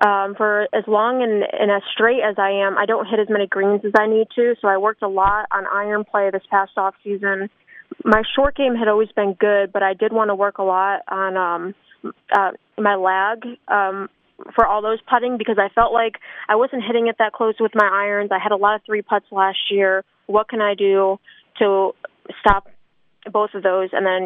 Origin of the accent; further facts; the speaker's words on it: Hartford, Connecticut, United States; I grew up in Hartford 2 hours away.